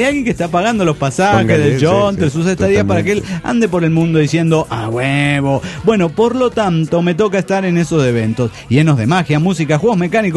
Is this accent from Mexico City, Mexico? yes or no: yes; Mexico City, Mexico; del DF mexicano.